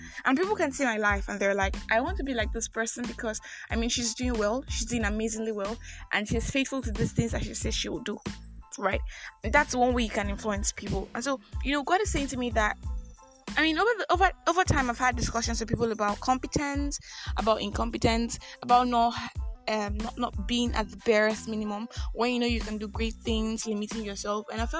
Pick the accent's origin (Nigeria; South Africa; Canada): Nigeria; I am that Nigerian Christian alcoholic, because I mean, I'd say to people that I am Nigerian by birth.